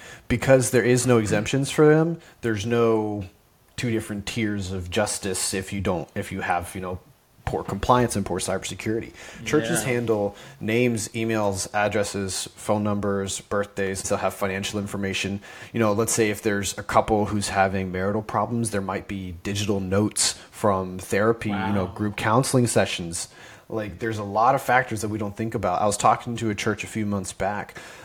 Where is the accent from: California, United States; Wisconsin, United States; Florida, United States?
Florida, United States; I'm originally from Florida. I grew up on the Space Coast where the space shuttles grew up. I grew up with the space shuttle program shaking in the windows to my house.